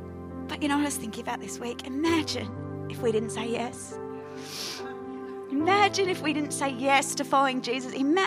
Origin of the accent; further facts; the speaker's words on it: Sydney, New South Wales, Australia; moved away as an adult; now in Gold Coast, Australia; I grew up in Sydney. And when I married Az, I moved to Queensland.